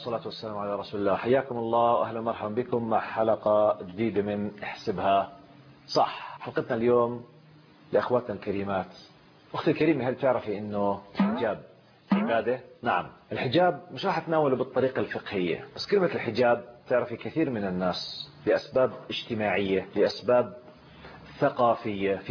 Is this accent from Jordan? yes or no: yes; Jordan; accent: Jordanian; وزي ما بيقولوا بلهجتنا العامية في الأردن نيالك